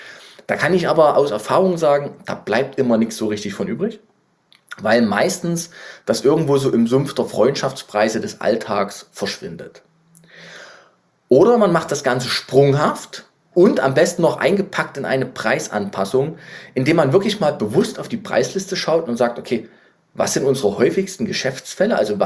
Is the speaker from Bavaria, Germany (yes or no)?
no; Leipzig, Saxony, Germany; ich bin ja Leipziger, wie ihr wisst.